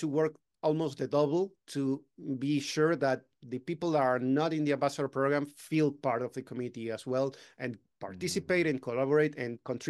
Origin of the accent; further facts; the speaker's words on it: Argentina; now in Spain; I'm from Argentina and I moved to Spain.